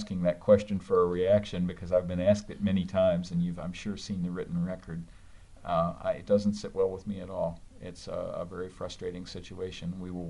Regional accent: United States; Well, I certainly see it that way because I am an American.

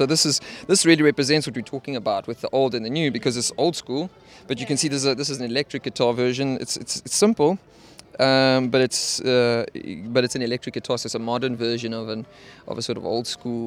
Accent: Cape Town, Western Cape, South Africa; I'm from Cape Town with the band

